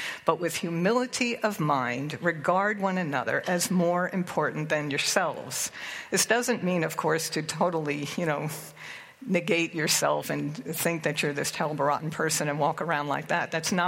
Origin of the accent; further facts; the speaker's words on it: United States; In my culture, I'm American, and when you go places, you do things.